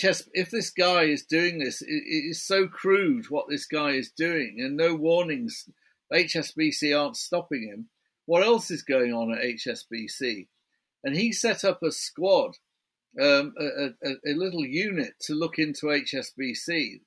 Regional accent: United Kingdom; I can't do a New York accent. I'm a Brit

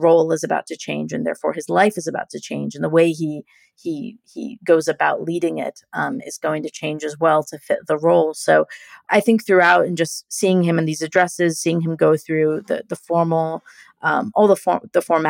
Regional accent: United States; Perhaps this is because I'm an American.

